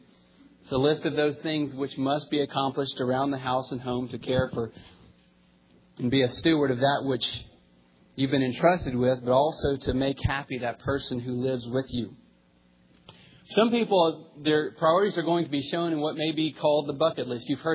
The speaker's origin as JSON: {"language": "English", "town": "Santa Anna", "region": "Texas", "country": "United States", "tie": "born or raised there", "said": "I remember growing up in Santa Ana, Texas, one of my brother's friends in high school who kept a list."}